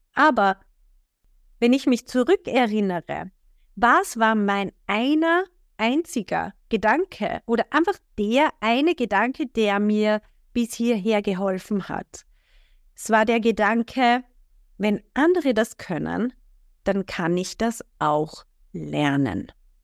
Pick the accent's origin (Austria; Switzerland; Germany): Austria; bei uns in Österreich